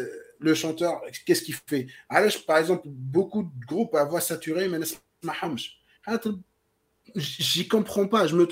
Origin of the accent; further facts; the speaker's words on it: Tunisia; Il dit oui, mais je suis pas tunisien, je suis tunisien du bled